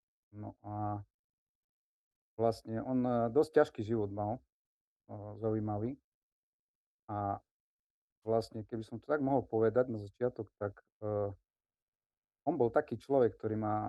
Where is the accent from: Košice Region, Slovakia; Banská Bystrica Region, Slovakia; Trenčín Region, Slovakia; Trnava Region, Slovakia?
Košice Region, Slovakia; Závadka; narodil som sa v Michalovciach, prežil som tu aj väčšinu života, ale detstvo som strávil v takej obci pri Zemplínskej Širave v Závadke, to je asi 10 km od Michaloviec.